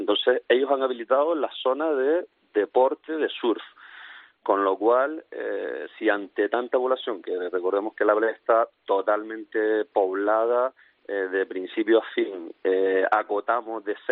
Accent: Las Palmas de Gran Canaria, Canary Islands, Spain; Somos de Las Palmas de Gran Canaria.

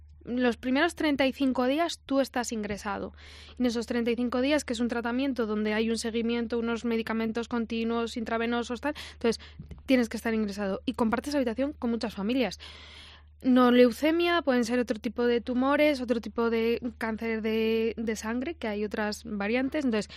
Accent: Madrid, Community of Madrid, Spain; somos de Madrid, o sea, tengo una casa en Valladolid

